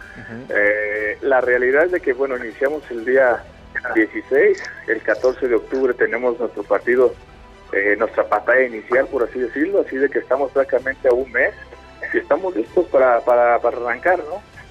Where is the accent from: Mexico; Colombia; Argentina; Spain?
Mexico; ha sido un club importante para nosotros como mexicanos, como futbolistas que hemos ido al extranjero